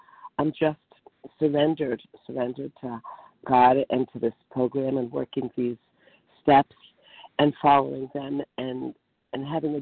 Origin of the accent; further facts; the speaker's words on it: New Jersey, United States; compulsive overeater from … from New Jersey.